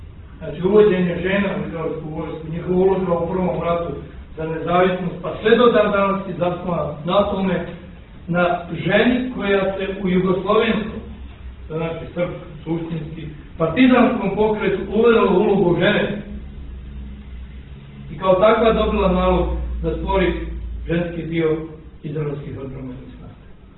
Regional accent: Krajina, Croatia; ja moram kao čovjek iz krajine, krajišnje da kažem

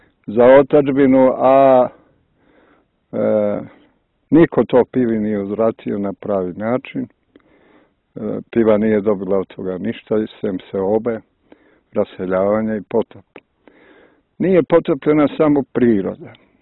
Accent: Plužine Municipality, Montenegro; ja sam rođen tu, blizu Pivskog oka, bio i moja majka me vodila kao dijete u Pivski manastir na pričešće

